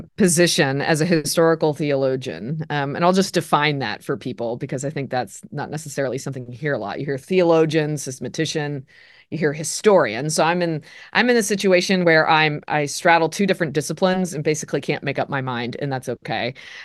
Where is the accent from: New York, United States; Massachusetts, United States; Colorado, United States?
Colorado, United States; So I'm originally from Colorado. So that's in the West, not the Midwest, the West in the United States. I grew up right in front of the Rocky Mountains.